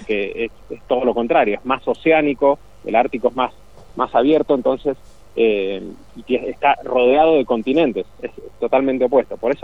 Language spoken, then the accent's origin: Spanish; Buenos Aires, Argentina; now in Mendoza, Argentina; soy de Buenos Aires.